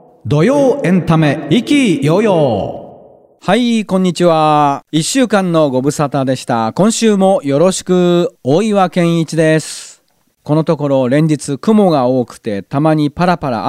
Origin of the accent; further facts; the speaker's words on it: Chiba, Japan; 私のふるさと千葉県